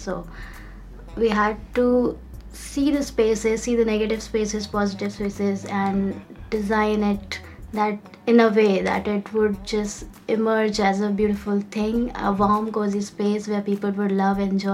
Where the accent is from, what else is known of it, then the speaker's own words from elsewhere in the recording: Lucknow, Uttar Pradesh, India; now in New Delhi, India; I'm basically from Lucknow and I work in New Delhi.